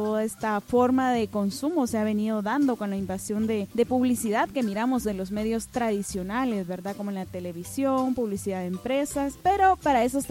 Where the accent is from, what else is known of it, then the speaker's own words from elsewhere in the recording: Guatemala; para nuestra realidad que vivimos como guatemaltecos